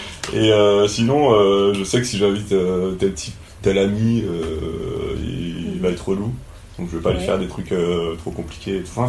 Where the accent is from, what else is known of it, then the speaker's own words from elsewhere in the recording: Villeurbanne, Auvergne-Rhône-Alpes, France; Je suis français. Ok. J'ai vécu à Villeurbanne toute mon enfance.